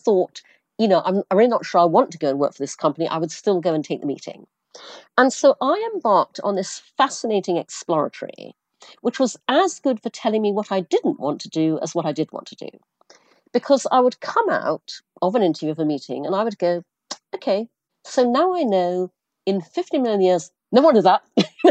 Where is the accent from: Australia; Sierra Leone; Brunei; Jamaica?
Brunei; Also, I grew up in Asia. I grew up in Brunei.